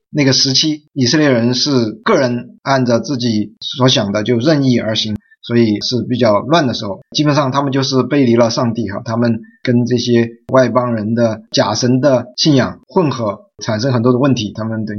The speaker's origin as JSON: {"language": "Chinese", "region": "South China", "country": "China", "said": "我是南方人，可能发不好哈"}